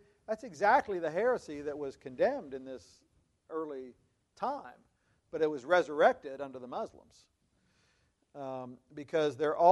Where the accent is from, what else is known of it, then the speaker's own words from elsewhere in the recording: Scotland, United Kingdom; Scotland is my heritage. I'm Scottish.